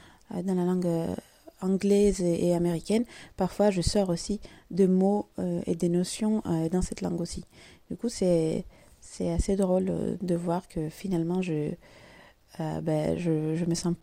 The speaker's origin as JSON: {"language": "French", "country": "Greece", "tie": "born there", "first_language": "Greek", "second_language": "French", "said": "Je suis née dans la langue grecque, puisque je suis née en Grèce, et mes deux parents sont aussi grecophones. Très vite, à l'âge de 6-7 ans, quand j'étais à l'école primaire, j'ai commencé à apprendre l'anglais et le français."}